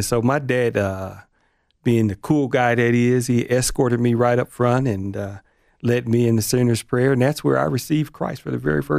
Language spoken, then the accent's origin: English; South Bend, Indiana, United States; born there; Well, I was born in South Bend, Indiana, many, many moons ago.